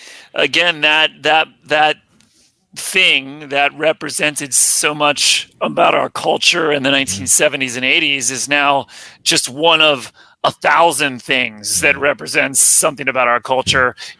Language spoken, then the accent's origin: English; Cincinnati, Ohio, United States; I was born also in Cincinnati and raised in Cincinnati.